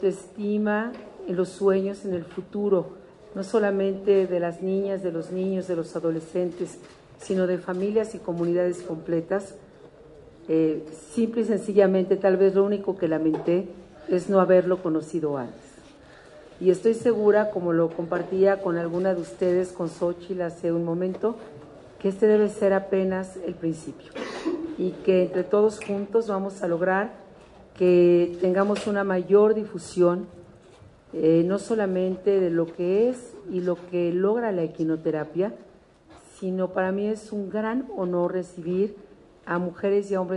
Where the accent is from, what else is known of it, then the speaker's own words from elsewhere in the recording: Mexico; como muchos mexicanos